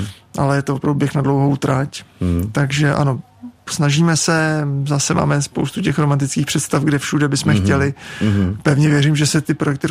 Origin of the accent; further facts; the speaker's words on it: Prague, Czechia; ona je od Mělníka, já jsem čistě z Prahy